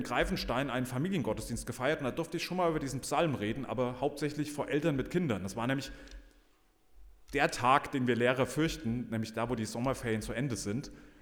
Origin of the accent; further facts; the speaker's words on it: Ehringshausen, Hesse, Germany; now in Edingen, Germany; ich bin 50, Lehrer und komme aus Edingen. Aber die ersten 42 Jahre meines Lebens hätte ich natürlich gesagt, ich komme aus Ehringshausen, weil das hier meine Heimat ist